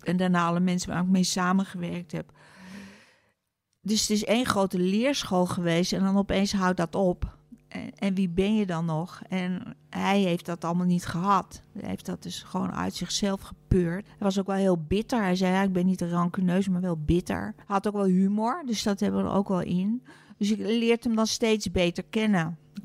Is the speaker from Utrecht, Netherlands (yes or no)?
yes; Utrecht, Netherlands; also born or lived in Rotterdam; Nee, ik kom uit Rotterdam. Daar heb ik 3 jaar gewoond. Heb ik niet zo heel veel herinneringen meer aan. En daarna naar Utrecht.